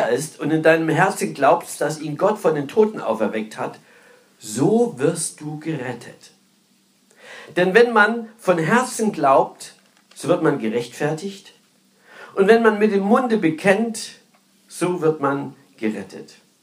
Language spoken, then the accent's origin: German; Saxony, Germany; Ich stamme ja aus Sachsen und da gab es in unserem Dorf ein Dorfkino.